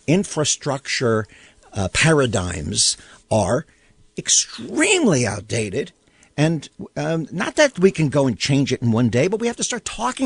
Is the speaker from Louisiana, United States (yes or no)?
no; Long Island, New York, United States; I grew up on Long Island where we had surfboards on our cars but never went surfing because there was no place that allowed it.